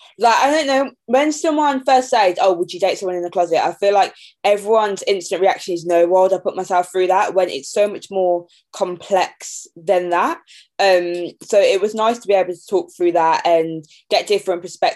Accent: Birmingham, West Midlands, United Kingdom; now in London, United Kingdom; I'm from Birmingham, so I'm very lucky there is a black queer community there. The same with, like, now I live in London, there's one there.

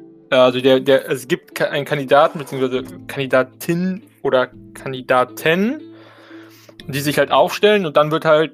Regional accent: Siegburg, North Rhine-Westphalia, Germany; Also ich kann jetzt nur von meiner Heimatstadt oder Siegburg sprechen.

